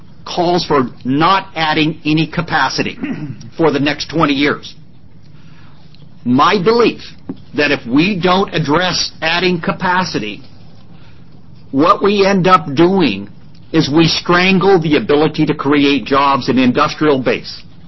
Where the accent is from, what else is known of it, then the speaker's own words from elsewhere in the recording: Portland, Oregon, United States; I come from North Portland. I was raised, went to Beach Grade School. Okay? I come out of an area, my father was a businessman, owned a big body shop in North Portland, Northwest Portland.